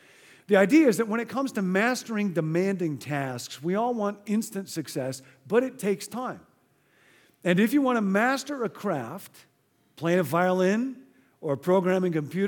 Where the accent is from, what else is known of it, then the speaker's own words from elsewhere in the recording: Rockford, Illinois, United States; I grew up in Rockford, Illinois. When I grew up there, nobody drove a Jaguar.